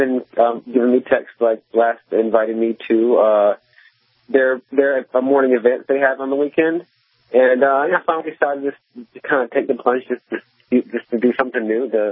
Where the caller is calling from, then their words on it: Virginia, United States; Hey, I didn't hear where you said I was calling from. I was calling from Virginia.